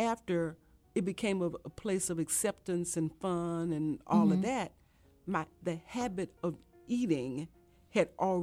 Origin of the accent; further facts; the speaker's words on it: Marshall, Texas, United States; I grew up in Marshall, Texas in the 60s in the desegregating South. And I was one of the first kids in my town of Marshall, Texas to integrate schools in Marshall, Texas.